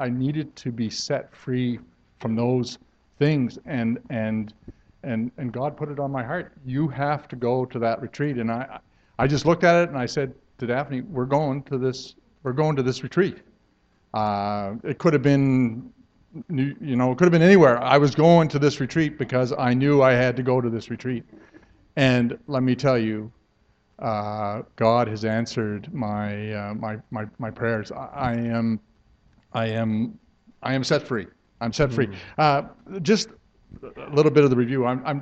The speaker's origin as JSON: {"language": "English", "town": "Miramichi", "region": "New Brunswick", "country": "Canada", "said": "I'm from Miramichi."}